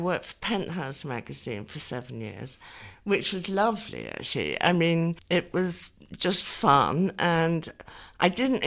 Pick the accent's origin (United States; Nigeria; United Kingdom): United Kingdom; Twickenham, London; I grew up in Twickenham.